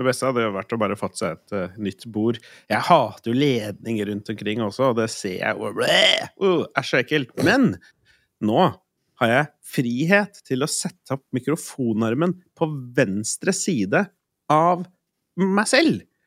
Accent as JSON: {"language": "Norwegian", "region": "Østfold", "country": "Norway", "tie": "born or raised there", "lives_now": "Oslo, Norway", "said": "Akkurat sånn det var på Fløkstad i går, faktisk. Hjemme i Østfold"}